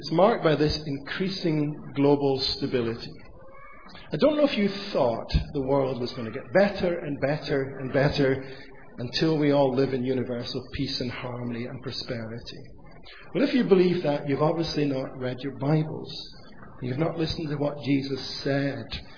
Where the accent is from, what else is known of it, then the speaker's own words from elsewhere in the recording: Aberdeen, Scotland, United Kingdom; now in England; I am a Scot living in exile in the south of England, but I remain a Scot at heart. I come from Aberdeen.